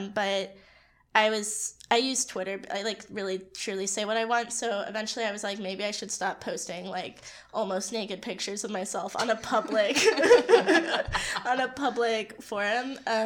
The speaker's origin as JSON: {"language": "English", "region": "California", "country": "United States", "said": "So like I'm from California, and my friend Becca goes to UC Davis"}